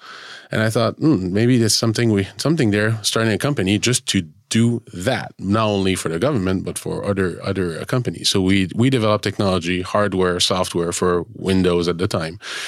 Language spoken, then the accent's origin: English; Montreal, Quebec, Canada; and I'm Canadian, French Canadian, as you mentioned earlier, I'm from Montreal, so that's where I started my career after school